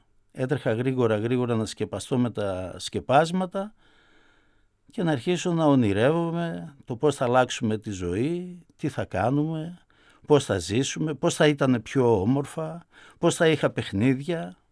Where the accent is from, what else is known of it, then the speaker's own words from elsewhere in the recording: Giannitsa, Central Macedonia, Greece; Γεννήθηκα στα Γενιτσά, στα προσφυγικά, από πρόσφυγες γονείς.